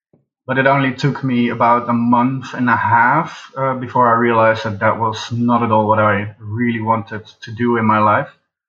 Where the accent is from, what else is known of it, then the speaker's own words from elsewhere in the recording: Netherlands; I am from the Netherlands. And, well, I mean, as a Dutch guy, let's generalize